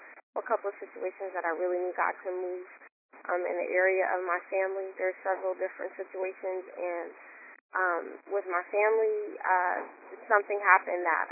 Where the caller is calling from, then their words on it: California, United States; I'm calling from California, from Los Angeles County.